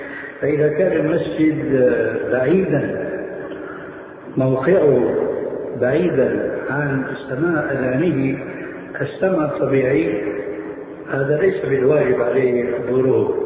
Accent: Syria; now in Jordan; ولو أمثل هنا في الأردن وفي عندنا في سوريا

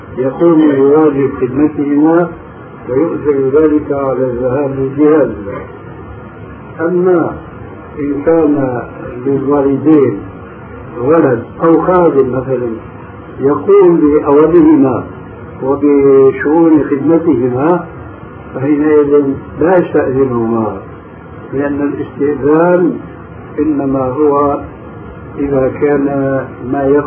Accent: Syria; وعندنا في الشام يعملون لافتة

